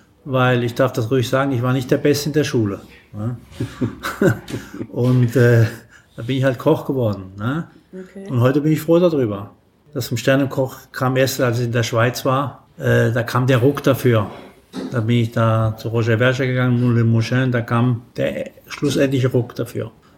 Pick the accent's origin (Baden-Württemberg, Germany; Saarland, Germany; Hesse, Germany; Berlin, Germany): Saarland, Germany; also born or lived in Rhineland-Palatinate; Ja, halb Saarländer und halb Pfälzer, würde ich mal so sagen.